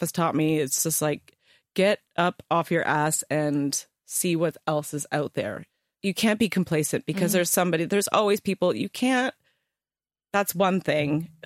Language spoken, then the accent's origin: English; Canada; now in England, United Kingdom; I think it's because I'm Canadian.